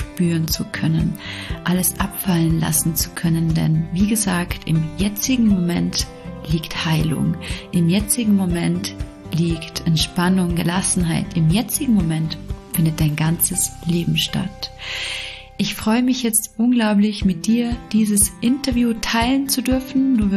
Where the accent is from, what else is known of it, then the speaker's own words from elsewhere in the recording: Vorarlberg, Austria; accent: Vorarlberg dialect; wir sind beide Vorarlbergerinnen. Also bitte entschuldigt, falls wir hin und wieder in unseren Dialekt abrutschen, aber wir geben unser Bestes, Hochdeutsch zu sprechen für euch.